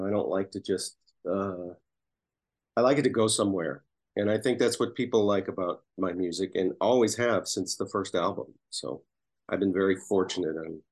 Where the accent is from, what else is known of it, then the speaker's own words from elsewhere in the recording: Chicago, Illinois, United States; moved away; also born or lived in California; I grew up outside Chicago. We did have snow, plenty of it, but I didn't have to drive in it. So that was okay. And then my parents dragged us to California, which I'm happy they did too.